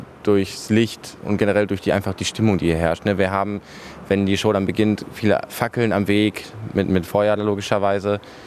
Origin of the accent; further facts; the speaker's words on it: Essen, North Rhine-Westphalia, Germany; born there; Ich bin in Essen geboren. Ich werde wahrscheinlich auch in Essen sterben, wenn alles gut läuft.